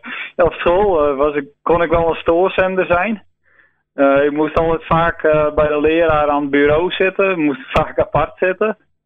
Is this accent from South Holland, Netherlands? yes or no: no; Joure, Friesland, Netherlands; Ik ben geboren in Joure. En ik woon nog steeds in Joure.